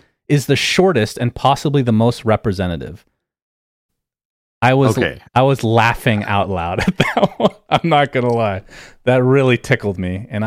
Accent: United States; As an American, the names are very similar

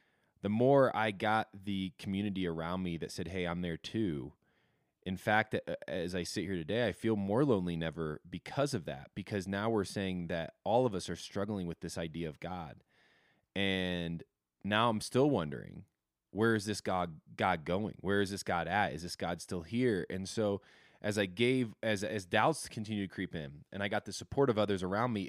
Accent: Midwest, United States; And I grew up in the Midwest. I have a lot of great things to say about the Midwest

